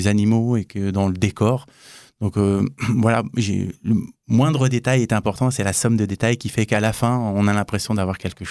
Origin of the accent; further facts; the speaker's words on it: France; born there; Alors moi, j'ai les deux pieds en France. Je suis français, je suis né en France.